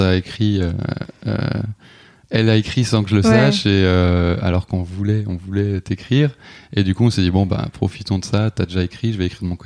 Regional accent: Grand Est, France; moi, j'ai 30 ans. J'ai grandi en Alsace. Je suis allé bosser dans le sud

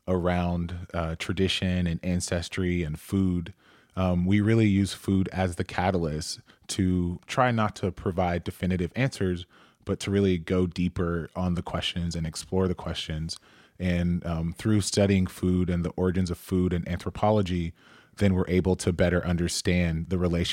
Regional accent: Atlanta, Georgia, United States; I'm from Atlanta, and the way that people talk about barbecue regionally in the South is also even a moving target.

